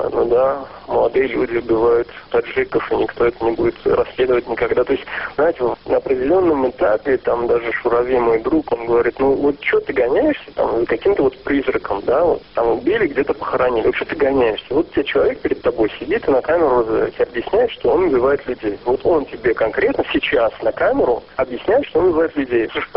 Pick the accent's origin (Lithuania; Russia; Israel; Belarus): Israel; я не оговаривал о том, что я из Израиля